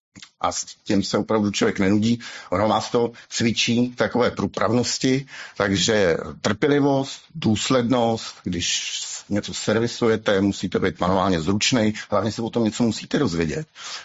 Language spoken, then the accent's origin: Czech; Hradec Králové, Hradec Králové Region, Czechia; Narodil jsem se a žije v Hradci Králové.